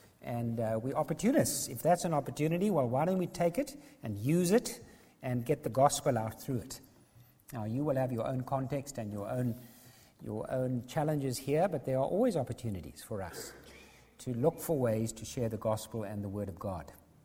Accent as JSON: {"language": "English", "country": "South Africa", "said": "I'm from South Africa, quite obviously. You think I've got an accent, but actually I've got the real thing."}